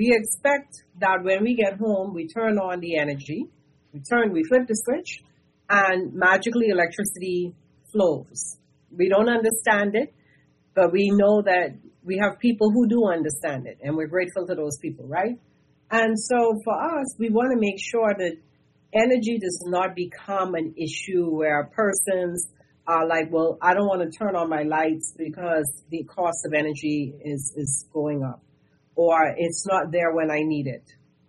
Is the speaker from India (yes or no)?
no; Freeport, Grand Bahama, Bahamas; you know, you and I grew up in Freeport, and we want to see Freeport to have the same kind of advantages